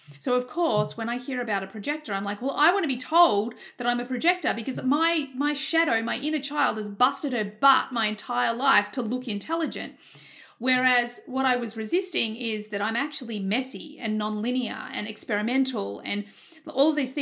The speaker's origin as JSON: {"language": "English", "country": "Australia", "said": "I'm Australian. We have this thing in Australia."}